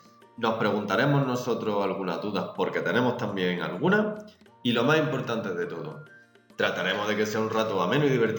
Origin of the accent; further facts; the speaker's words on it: Jaén, Andalusia, Spain; pero es que somos de Jaén